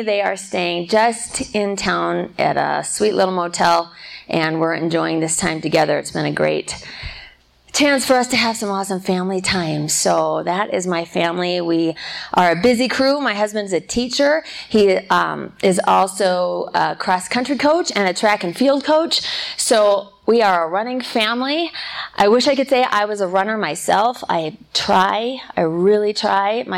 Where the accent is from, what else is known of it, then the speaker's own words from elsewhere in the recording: Minneapolis, Minnesota, United States; I am from Minneapolis, Minnesota. It was a 17 and a half hour drive.